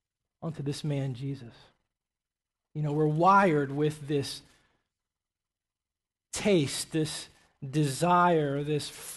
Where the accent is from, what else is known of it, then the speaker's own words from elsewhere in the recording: the South, United States; I was watching it proud, you know, as a citizen and as an American and as a Southerner